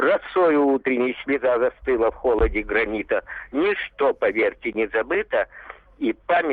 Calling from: Simferopol, Crimea, Ukraine; Я беспокою вас из Симферополя.

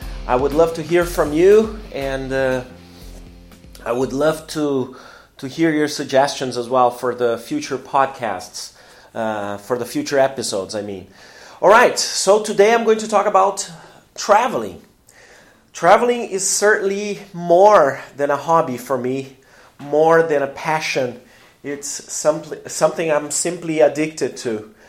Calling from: Porto Alegre, Rio Grande do Sul, Brazil; English is a second language

